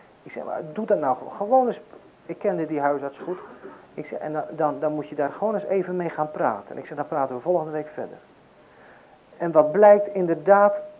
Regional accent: Zeeland, Netherlands; Ik weet wel, ik kom dan uit Zeeland

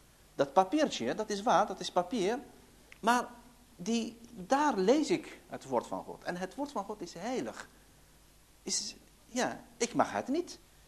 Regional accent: Algeria; Dutch is a second language; Ik ben Algerijn. Ze gaan van dat ik moslim ben

